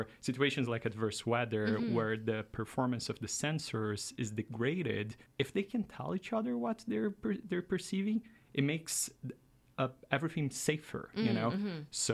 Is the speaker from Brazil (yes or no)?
yes; Cascavel, Paraná, Brazil; I'm Brazilian, and I did my undergrad in my hometown. Mm-hmm. It's a city in the south of Brazil called Cascavel. It translates to rattlesnake.